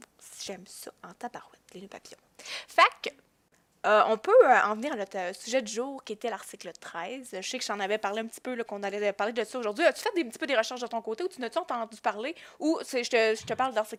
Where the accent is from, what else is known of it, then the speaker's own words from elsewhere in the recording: Quebec, Canada; même en tant que Québécois, même si la loi s'applique pas à nous directement